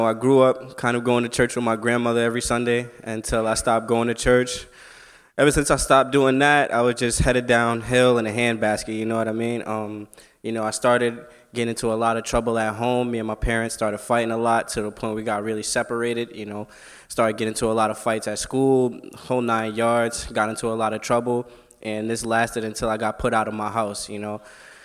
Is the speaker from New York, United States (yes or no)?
yes; Brooklyn, New York, United States; 23 years old. I'm from Brooklyn, New York.